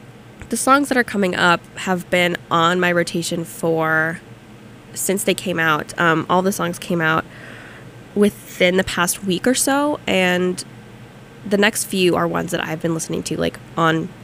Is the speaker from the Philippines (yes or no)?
yes; Philippines; I'm Filipina, so she is my sister.